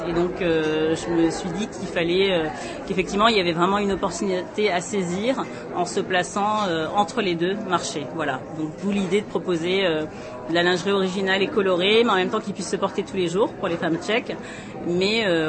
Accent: France; also born or lived in London; c'est vrai que venant de Londres et en tant que Française

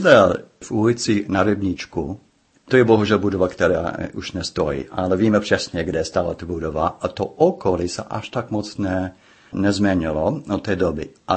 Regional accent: United States; now in Czechia; mě jako Američan žijící v Čechách

